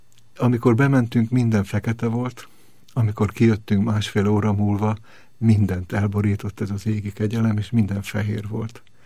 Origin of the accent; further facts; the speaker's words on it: Abda, Győr-Moson-Sopron, Hungary; én abdai vagyok, vagyis ahhoz a faluhoz kötődöm. Győrben születtem, de a családom abdai, és ott éltek szüleim, és testvérem most is ott él, és én is gyakran járok oda.